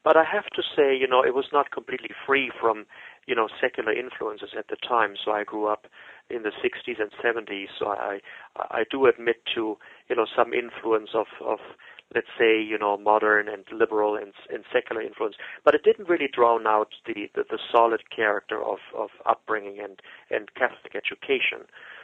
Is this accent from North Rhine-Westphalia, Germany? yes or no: yes; Cologne, North Rhine-Westphalia, Germany; I'm a native of Germany. I was born in Cologne in Germany. It's a cradle Catholic to a good family